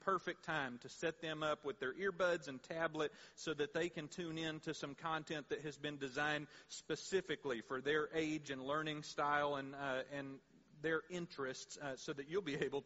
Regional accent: Texas, United States; And I grew up in South Texas, and so there were years when, you know, it would be like 98 degrees, you know, on Halloween

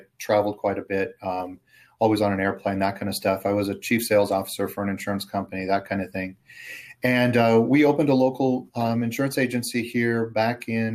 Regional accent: California, United States; And I grew up in Southern California.

